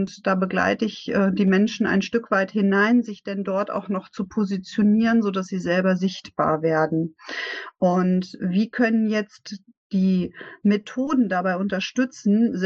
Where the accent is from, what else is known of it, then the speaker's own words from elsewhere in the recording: Lower Saxony, Germany; Ich komme aus der Nähe von Hannover